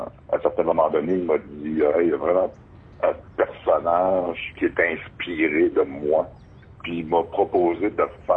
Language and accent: French; Pessamit, Quebec, Canada; Je suis originaire de Pessamit, sur la Côte-Nord. J'ai passé ma jeunesse jusqu'à l'adolescence sur la Côte-Nord.